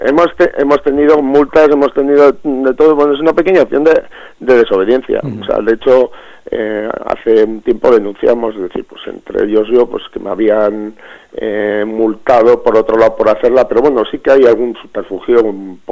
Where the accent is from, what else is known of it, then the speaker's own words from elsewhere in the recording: Basauri, Basque Country, Spain; yo soy de Basauri